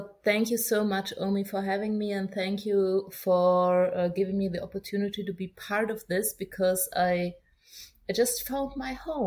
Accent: Germany; English is a second language; And my biography and my history is quite typical for being an Afro-German person. I was born in 1969, at the end of 1969, to be exact

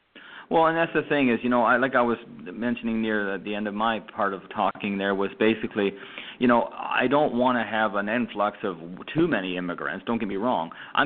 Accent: Canada; now in United States; I mean, sure, I come from Canada and we speak English and whatever have you.

